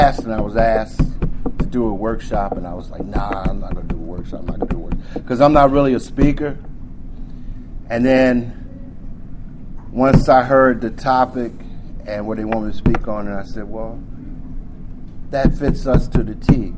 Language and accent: English; Frederick, Maryland, United States; I'm from the Frederick area.